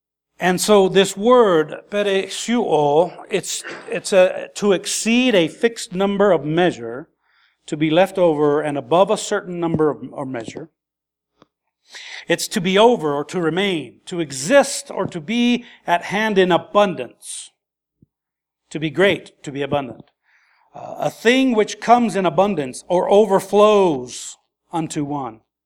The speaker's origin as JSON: {"language": "English", "region": "Idaho", "country": "United States", "tie": "born or raised there", "said": "Obviously, I grew up in Idaho."}